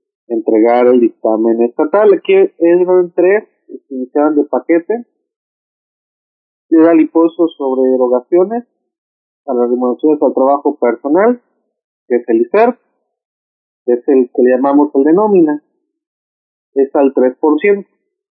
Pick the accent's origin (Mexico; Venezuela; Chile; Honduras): Mexico; Veracruz; Somos los de Veracruz, ¿no? Somos así, con la fama de medio mal hablados, ¿no?